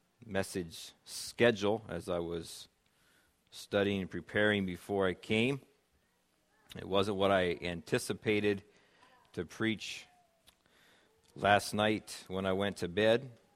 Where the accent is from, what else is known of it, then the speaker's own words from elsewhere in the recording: Iowa, United States; She was from Minnesota, I was from Iowa